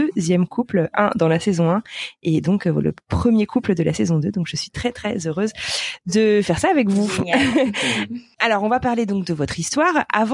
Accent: Brittany, France; Je suis bretonne moi-même

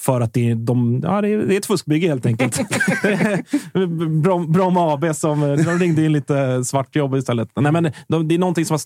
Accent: Bromma, Stockholm County, Sweden; Jag är ju från Västerort. Så att Bromma är ju mina hemtrakter.

